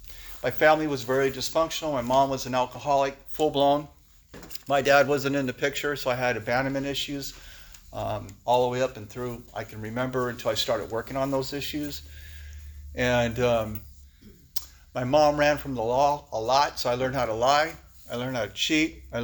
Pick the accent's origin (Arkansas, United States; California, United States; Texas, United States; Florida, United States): California, United States; Guadalupe; As a child, I grew up. I grew up in Guadalupe, California, right here.